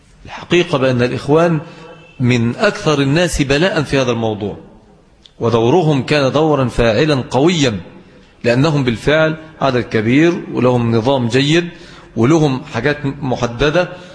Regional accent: Mansoura, Dakahlia, Egypt; المقابر عندنا في المنصورة في منطقة اسمها العسوي

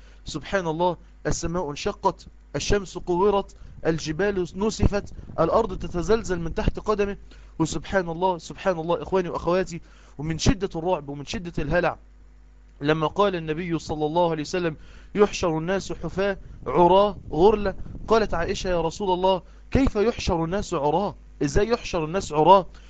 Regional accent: Egypt; يعني إيه بنسميها إحنا عندنا في مصر لباسة

